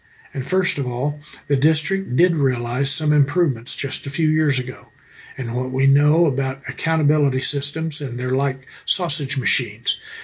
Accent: Texas, United States; I was raised in Central Texas, but I've been coming west for 35 years as soon as I could drive.

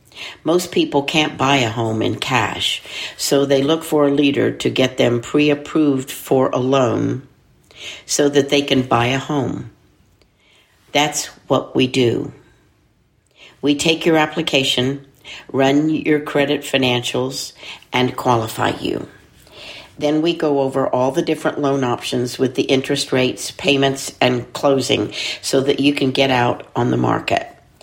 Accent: Pecos, Texas, United States; also born or lived in Fort Stockton; I was born in Fort Stockton and then ended up moving to Pecos, where I graduated from high school. I'm a second-generation Mexican-American, so my parents were born here.

